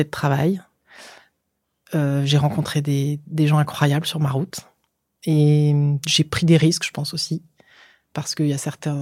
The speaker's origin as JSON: {"language": "French", "town": "Cormeilles-en-Parisis", "region": "Île-de-France", "country": "France", "tie": "born there", "said": "Mon corps à moi, mon enveloppe corporelle est né dans le Val d'Oise, dans une charmante bourgade qui s'appelle Cormeilles-en-Parisis, donc dans le 9-5. Voilà, banlieue parisienne. Mes parents, toute ma famille vient du nord de la France."}